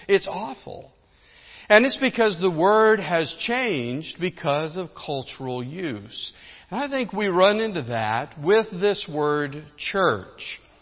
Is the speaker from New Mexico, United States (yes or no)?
yes; New Mexico, United States; We're from New Mexico. And we share that good common background with one another.